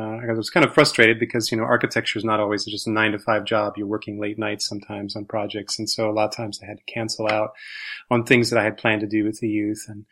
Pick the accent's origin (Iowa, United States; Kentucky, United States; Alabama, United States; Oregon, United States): Iowa, United States; Well, I grew up in Iowa, and which was a great place to grow up